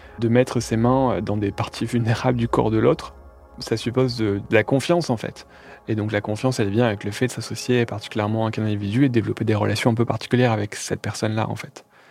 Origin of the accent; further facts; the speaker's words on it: Calais, Hauts-de-France, France; born there; à Calais, là où je suis né